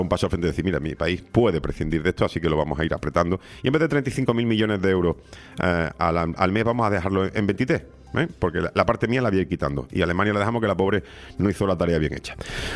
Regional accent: Spain; nosotros los españoles sacamos nuestra deuda pública acelerada.

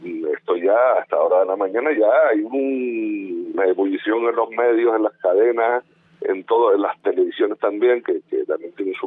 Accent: Spain; Yo no sé si somos los españoles, porque luego tú ves en el resto del mundo...

